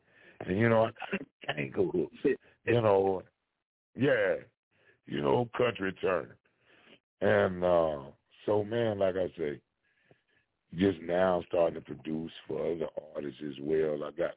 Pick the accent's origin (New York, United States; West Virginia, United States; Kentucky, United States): Kentucky, United States; I ain't one of those cats that want to move somewhere and fake some life. I'm from Kentucky.